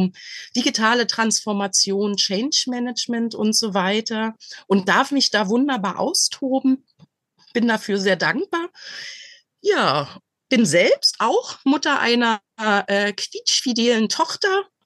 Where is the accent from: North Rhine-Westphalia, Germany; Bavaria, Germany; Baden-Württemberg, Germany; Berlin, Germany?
Berlin, Germany; Ich bin gebürtige Berlinerin. Als die Mauer gefallen ist, war ich noch in der Grundschule, auch im Ostteil der Stadt.